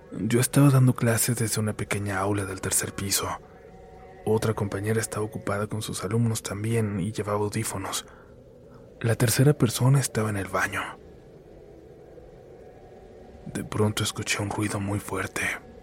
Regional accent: Hidalgo, Mexico; Soy del estado de Hidalgo

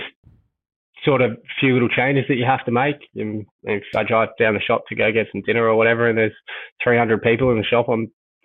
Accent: Mentone, Victoria, Australia; because I grew up in Mentone and started playing tennis

